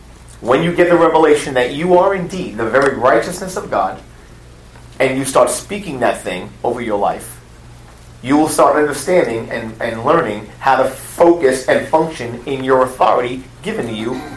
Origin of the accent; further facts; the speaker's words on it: New York, United States; And we're from New York, so pastors there are named Pastor Vinny, Pastor Rocco, Pastor Tony, Pastor Mike.